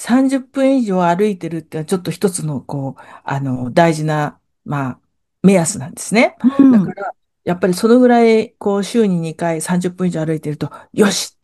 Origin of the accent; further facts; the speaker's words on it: Tokyo, Japan; moved away as an adult; now in Fukuoka, Japan; 私は、東京生まれの東京育ちの江戸っ子なんですけれども、